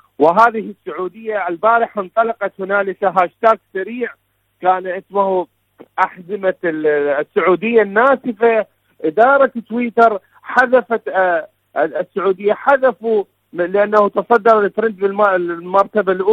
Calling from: Iraq; من العراق.

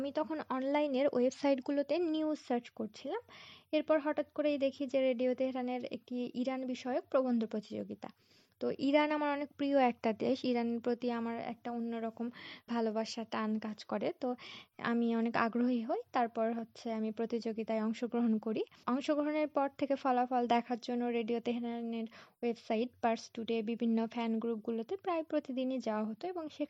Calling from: Rajshahi, Rajshahi Division, Bangladesh; রাজশাহী বোয়ালিয়া থেকে বলছি। আমি বাচ্চাদের স্কুলে পড়াই।

